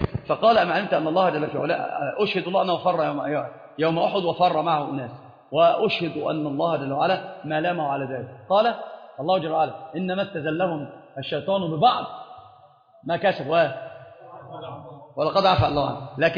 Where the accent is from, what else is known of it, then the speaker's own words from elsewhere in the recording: Upper Egypt, Egypt; أنا واحد صعيدي بيتضرب على، فأنا صعيدي، والله صعيدي، أنا صعيدي،